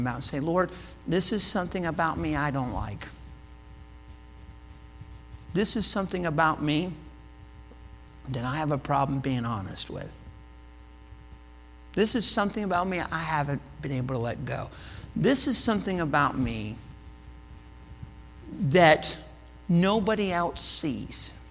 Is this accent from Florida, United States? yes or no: yes; Florida, United States; And I'm from Florida, okay? So I like swimming.